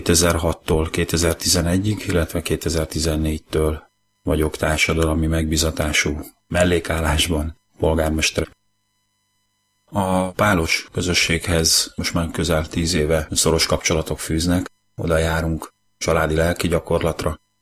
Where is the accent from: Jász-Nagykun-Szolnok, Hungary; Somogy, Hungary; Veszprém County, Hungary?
Veszprém County, Hungary; Zirc; born there; now in Nagyvázsony, Hungary; 1971-ben születtem Zirce a Bakonyban. Nagymázsonyban élek, ez egy település Balaton felvidéken